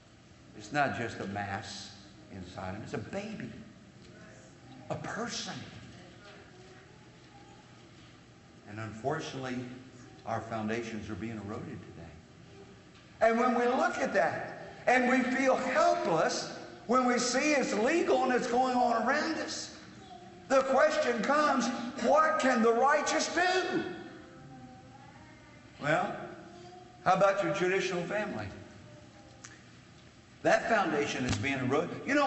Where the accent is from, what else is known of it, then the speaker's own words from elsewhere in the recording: Indiana, United States; It reminds me of a little boy growing up in Indiana sitting under the shade tree on a hot day and just kind of enjoying nature.